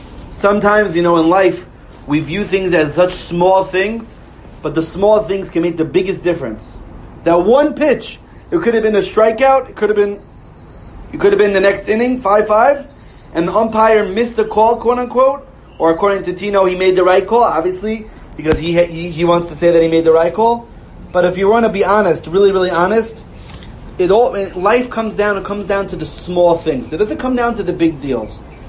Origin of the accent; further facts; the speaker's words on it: New York, United States; So my friend, I was from New York, so all my friends came down to Miami Beach.